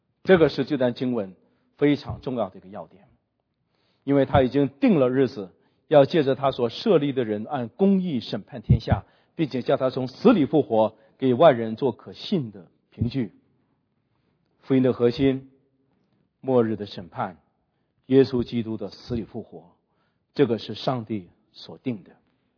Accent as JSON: {"language": "Chinese", "country": "China", "said": "那这个点是我们中国人非常大的一个误区"}